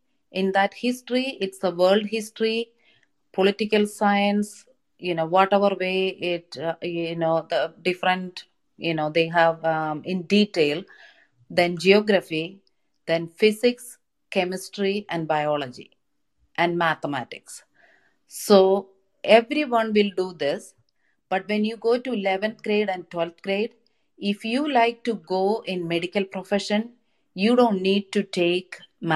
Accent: India; English is a second language; moved away; I'm an immigrant from India. So all my education was in India. So my education up to 10th grade was in my language.

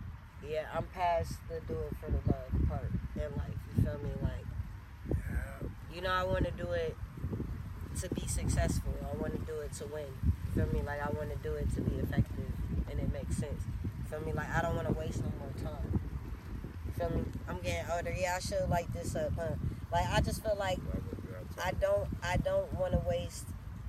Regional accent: Rochester, New York, United States; also born or lived in Los Angeles, United States; I was born in New York. Rochester, New York. Upstate New York. East Side, baby, you heard? I was born out there. And then, I was, like, raised between there and L.A.

